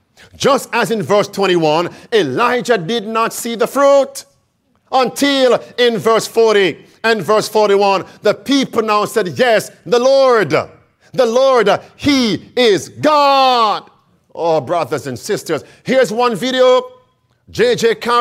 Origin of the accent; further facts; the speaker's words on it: Jamaica; You see, friends, growing up in Jamaica, the Rastafarians and those who were somewhat traditional and those who were somewhat Protestants, they were against the government